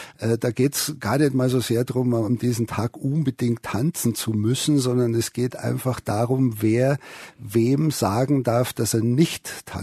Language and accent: German; Bavaria, Germany; ich komme aus Bayern, wie man vielleicht aus meiner Sprachfärbung vernehmen kann.